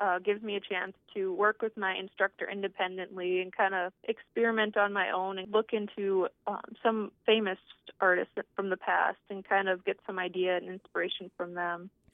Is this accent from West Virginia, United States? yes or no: no; East Grand Forks, Minnesota, United States; I'm from East Grand Forks, Minnesota, so I've been here all my life, and I graduated in 2014 from the East Grand Forks Senior High.